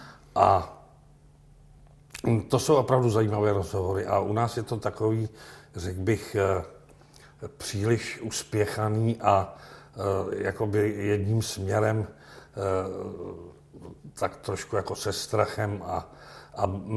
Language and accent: Czech; Cheb, Karlovy Vary Region, Czechia; also born or lived in Plzeň; Několika slovy, že jsem vyrůstal v Chebu.